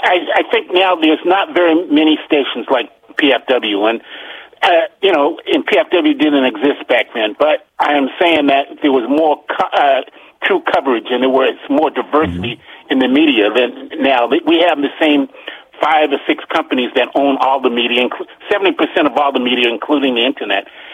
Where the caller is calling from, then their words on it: Upper Marlboro, Maryland, United States; from Upper Marlboro. How you doing today?